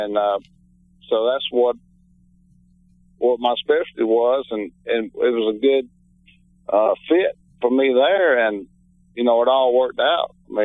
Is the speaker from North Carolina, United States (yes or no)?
no; Georgia, United States; was able to retire playing in my home state of Georgia for 4 years with Atlanta